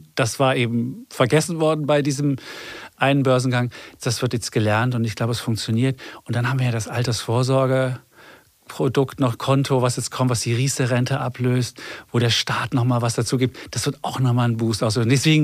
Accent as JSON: {"language": "German", "town": "Leipzig", "region": "Saxony", "country": "Germany", "tie": "born or raised there", "said": "ich bin in der DDR aufgewachsen, in Leipzig."}